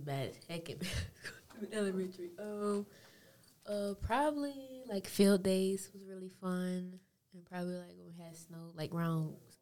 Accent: Detroit, Michigan, United States; I'm from Detroit, Michigan, and I don't really go in my city. Like, I go to school in Mount Clemens, so that's all I be for.

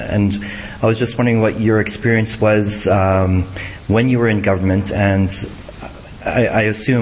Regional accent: Alberta, Canada; I grew up in Alberta.

